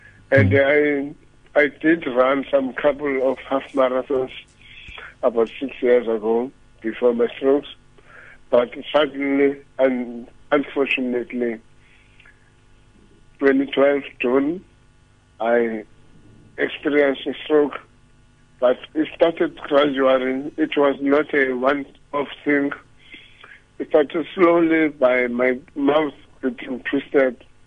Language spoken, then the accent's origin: English; Gugulethu, Western Cape, South Africa; Yes, I grew up in Kuguletu, and I was born here.